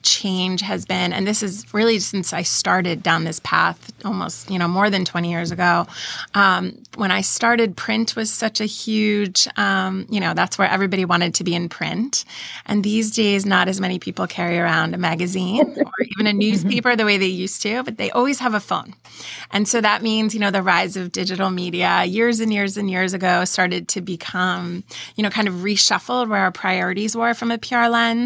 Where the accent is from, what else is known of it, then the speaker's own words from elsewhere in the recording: Pennsylvania, United States; I grew up in Pennsylvania.